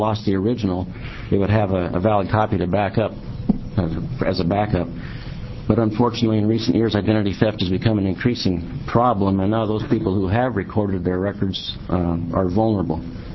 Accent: Eugene, Oregon, United States; from Eugene, Oregon.

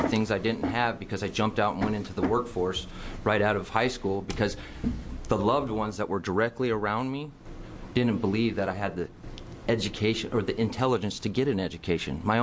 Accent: Eugene, Oregon, United States; I'm from Eugene.

